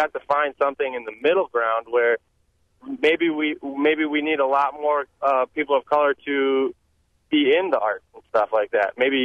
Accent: Madison, Wisconsin, United States; I mean, I'm a millennial from Madison.

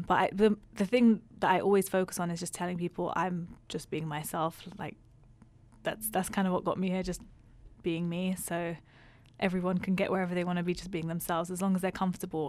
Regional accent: London, United Kingdom; Yeah, I'm from London, which is, okay, it's like fashion capital

